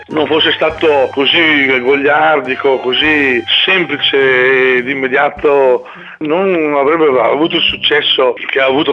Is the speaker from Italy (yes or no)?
yes; Veneto, Italy; visto che io sono veneto, anche se tutti pensano che sono romagnolo dal mio accento, purtroppo